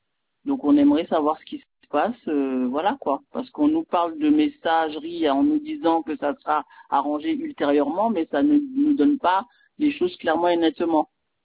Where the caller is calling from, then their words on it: Le Gosier, Guadeloupe; je suis habitante du Gosier Petit Havre.